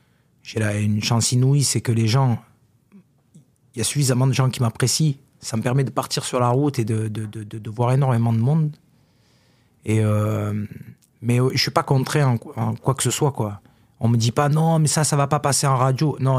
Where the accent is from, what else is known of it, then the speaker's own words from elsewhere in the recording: Carpentras, Provence-Alpes-Côte d'Azur, France; Et pourtant moi, je viens du sud de la France, d'une ville qui s'appelle Carpentras. On est très loin de Paris, on est très loin du showbiz